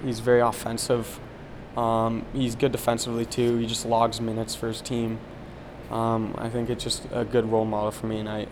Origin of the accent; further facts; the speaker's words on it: Toronto, Ontario, Canada; as growing up in Toronto, I think there was a World Junior in 2015.